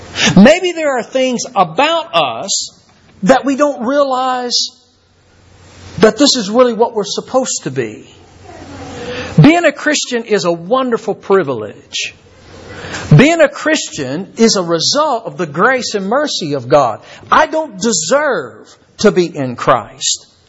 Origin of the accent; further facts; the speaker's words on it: Louisville, Kentucky, United States; also born or lived in Lebanon; I was born in Lebanon, Kentucky, raised there until about third grade. Then my dad got a job in Louisville and spent the rest of my time growing up in Louisville.